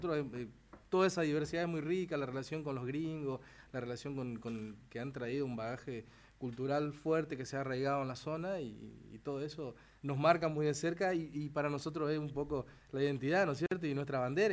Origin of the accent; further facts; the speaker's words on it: Campo Viera, Misiones, Argentina; born there; Nosotros nacimos en Campoviera, en la zona centro, pero más tirando al lado de Brasil. Entonces siempre hay un portuñol ahí muy cerca, para el lado de la Ruta 12 también se habla mucho, el Yopará también, que se habla entre un guaraní y un español.